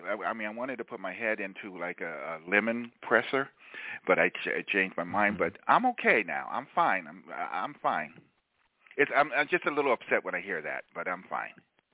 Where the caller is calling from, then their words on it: Tampa, Florida, United States; I'm calling from Tampa, Florida.